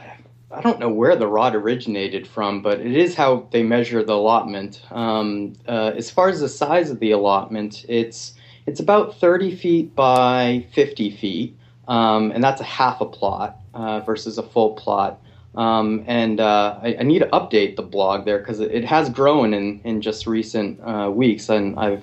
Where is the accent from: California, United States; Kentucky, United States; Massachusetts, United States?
Massachusetts, United States; I grew up in Massachusetts and in a town that was famous for either golf courses or apple orchards.